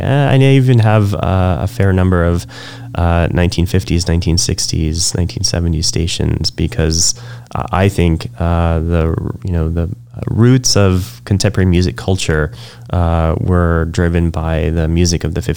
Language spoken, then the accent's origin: English; New York, United States; I grew up in New York.